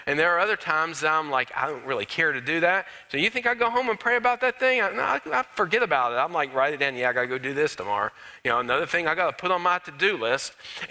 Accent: Florida, United States; I grew up in Florida

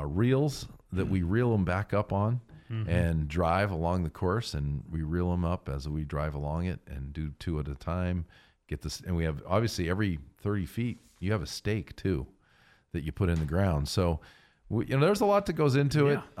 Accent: Gardner, Montana, United States; You know, you've got like some place like I grew up in Gardner, Montana.

